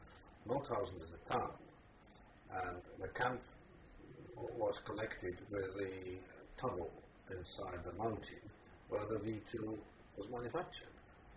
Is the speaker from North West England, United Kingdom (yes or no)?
yes; Manchester, North West England, United Kingdom; So, when people say, where do you come from? I tend to say, Manchester. Because that's my home.